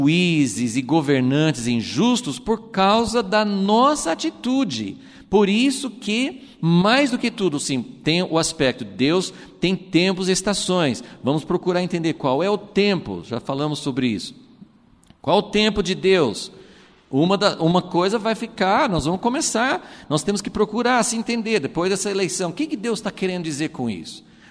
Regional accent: United States; now in Brazil; Guerra Fria, nos Estados Unidos, né, onde eu nasci, onde eu ficava ouvindo essas coisas da Guerra Fria

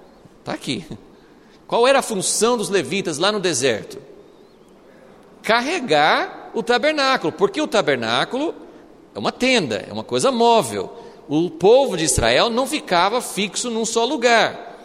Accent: Brazil; Eu sou brasileiro, descendente de portugueses

